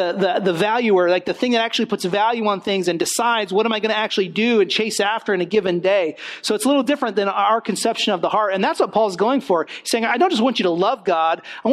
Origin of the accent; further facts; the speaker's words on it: California, United States; now in New Jersey, United States; but I'm from California, like fires, wildfires, like that's what I know about fire, you know.